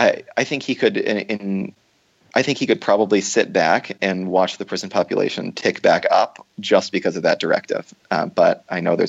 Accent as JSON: {"language": "English", "region": "Georgia", "country": "United States", "tie": "born or raised there", "said": "like my home state of Georgia."}